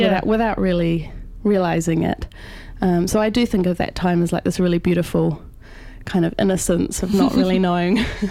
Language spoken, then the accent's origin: English; West Auckland, Auckland, New Zealand; moved away as an adult; now in Wellington, New Zealand; I moved to Wellington from my home in Auckland. I grew up in West Auckland and then moved to Wellington for uni and lived there for 5 years